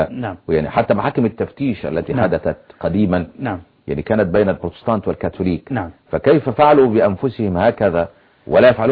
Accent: Egypt

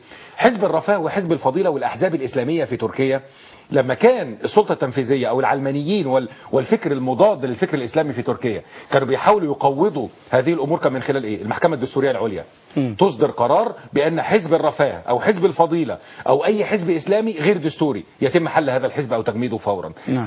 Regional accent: Egypt; عندنا في مصر لو لم يكن هناك وقفة في تطهير القضاء

